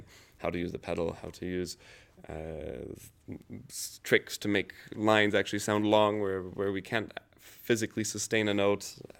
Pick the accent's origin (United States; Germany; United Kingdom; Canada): Canada; being born in Canada, I've lived there all my life, and I'm very much a Canadian.